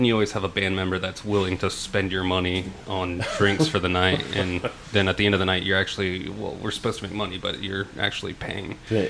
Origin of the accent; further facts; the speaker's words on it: Rockledge, Florida, United States; also born or lived in Biloxi, Mississippi / Denver; Well, I was born in Biloxi, Mississippi on a Air Force military base. Huh. And just a few months after that, my family moved to Denver, and my little brother was born out there, and then we moved to Florida, out in Rockledge